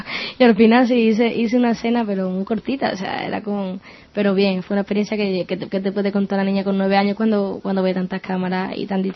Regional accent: Jerez de la Frontera, Andalusia, Spain; él es de la isla y yo soy de Jerez.

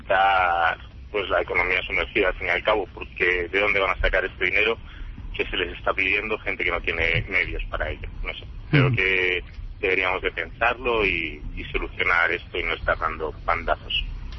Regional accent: Madrid, Community of Madrid, Spain; me produce tristeza como madrileño.

